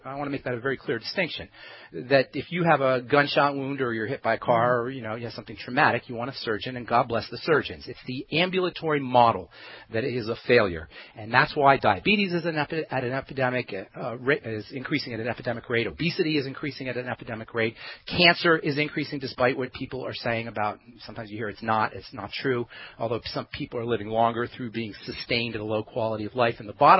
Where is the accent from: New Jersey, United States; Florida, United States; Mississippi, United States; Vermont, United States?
New Jersey, United States